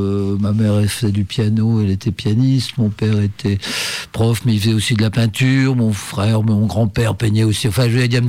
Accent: Rennes, Brittany, France; moved away as an adult; Non, alors je suis né en Bretagne, moi. J'ai vécu en Bretagne, à Rennes principalement.

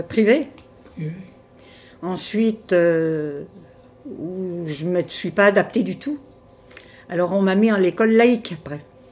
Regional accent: Villeurbanne, Auvergne-Rhône-Alpes, France; born there; Alors, moi, je suis née à Villeurbanne.

